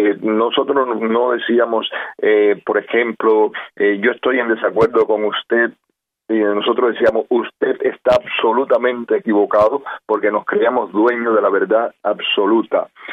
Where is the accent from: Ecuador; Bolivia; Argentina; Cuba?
Cuba; como cubanos todos